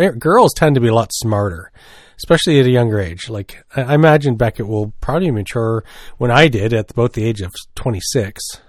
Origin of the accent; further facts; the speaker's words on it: the Maritimes, Canada; accent: Maritimes; I can hear my Maritimes accent when I listen to myself.